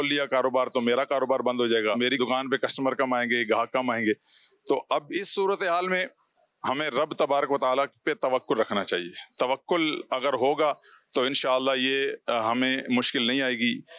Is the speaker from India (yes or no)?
no; South Africa; میں South Africa سے۔